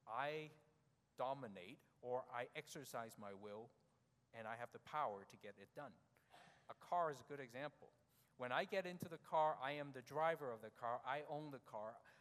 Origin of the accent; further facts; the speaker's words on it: Canada; We have the responsibility also as Canadian citizens to protect our country when there are countries that want to attack us, whether politically, whether economically, whether militarily. Canadians have the duty to protect our land.